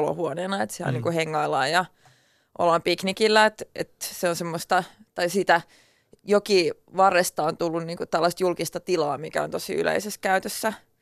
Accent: Turku, Southwest Finland, Finland; accent: Turku dialect; niin mä sanoisin niin kuin mun turkulaisella murteella, tai se ei ole edes mikään voimakas murre itse asiassa

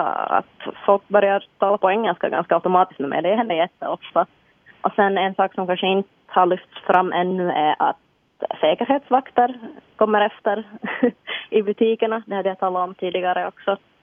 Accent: Jakobstad, Ostrobothnia, Finland; born there; Men så brukar jag säga att jag föddes i Jakobstad.

